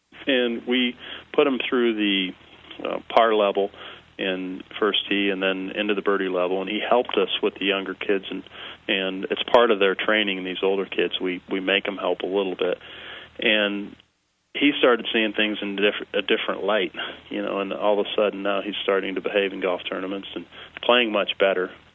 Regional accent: Columbus, Ohio, United States; I grew up in Columbus, Ohio, at Ohio State's 2 golf courses, and they're very busy golf courses.

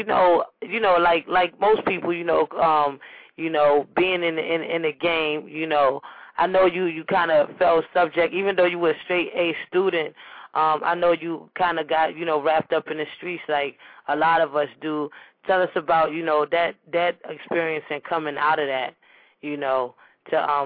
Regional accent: Nigeria; I'm Nigerian too, though, Amish. I'm Nigerian.

